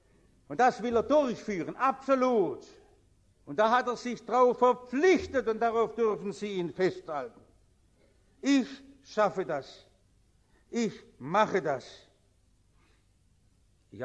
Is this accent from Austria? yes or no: no; Baden-Württemberg, Germany; auch als Schwabe sage ich, und ob schon